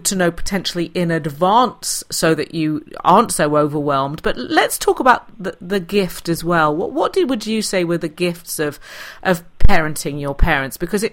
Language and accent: English; Los Angeles, California, United States; Jane, obviously you're working in Los Angeles, my hometown